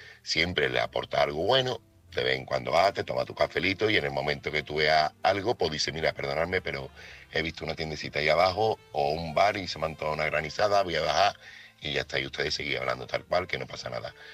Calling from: Seville, Andalusia, Spain; corresponsal de Sevilla

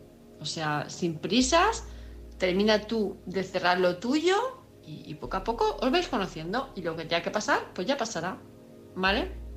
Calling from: Palma, Balearic Islands, Spain; de Palma de Mallorca.

